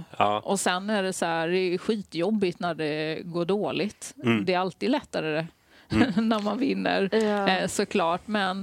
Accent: Värnamo, Jönköping County, Sweden; Smålänning. Född och uppvuxen i Värnamo.

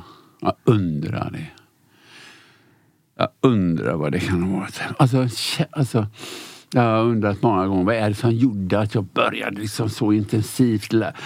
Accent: Sweden; Och jag var ensam svensk där. Och jag var så nervös för jag tänkte, för jag är inte särskilt bra på engelska.

